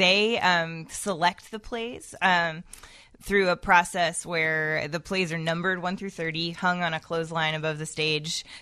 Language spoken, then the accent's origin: English; Boston, Massachusetts, United States; now in Chicago, United States; Boston, Massachusetts.